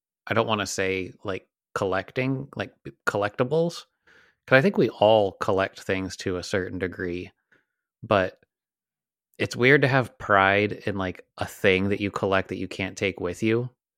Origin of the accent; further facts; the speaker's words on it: Sandy, Utah, United States; yeah, it's like, oh, I'm from Sandy. Like, when did you grow up there?